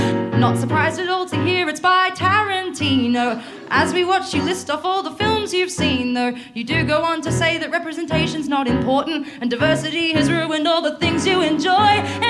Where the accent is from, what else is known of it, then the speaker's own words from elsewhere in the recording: Bathurst, New South Wales, Australia; I'm from Bathurst.